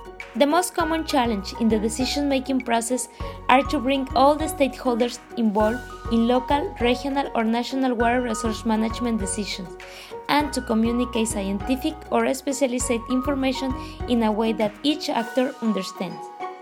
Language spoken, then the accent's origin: English; Mexico; I come from Mexico and I work as a water specialist at the Water Center for Latin America and the Caribbean in Monterrey.